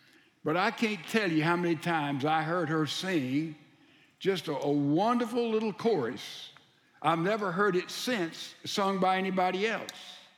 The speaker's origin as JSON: {"language": "English", "town": "Laurel", "region": "Mississippi", "country": "United States", "tie": "born or raised there", "said": "When I was a boy, I grew up in Laurel, Mississippi, a little town in South Mississippi, about 18,000 people."}